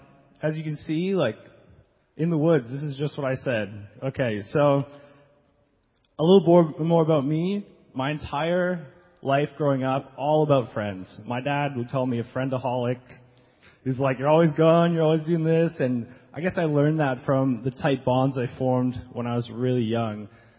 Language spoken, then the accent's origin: English; Calgary, Alberta, Canada; I'm from Calgary, Alberta, so we went hiking a lot, lived in the mountains. My parents are actually missionaries